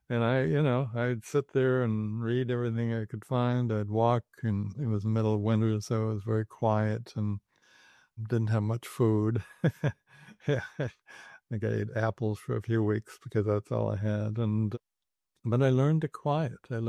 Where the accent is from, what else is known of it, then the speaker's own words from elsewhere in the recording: Northwest, United States; because I grew up in the Northwest, you know, clamoring through the woods and playing and everything.